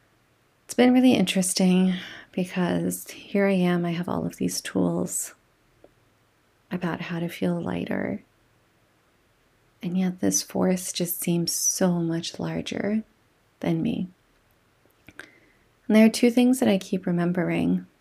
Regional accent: United States; As some of you may know, I'm Palestinian American, and history is unfolding.

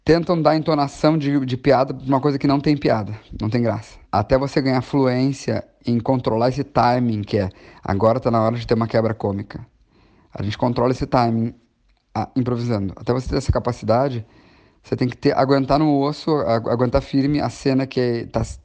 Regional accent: Rio Grande do Sul, Brazil; moved away; Eu saí do Rio Grande do Sul para estudar música em São Paulo.

